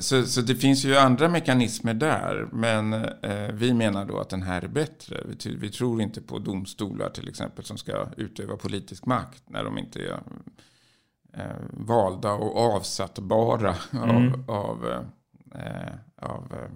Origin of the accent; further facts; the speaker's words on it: Sweden; Men det är inte för att vi är svenskar, tycker jag.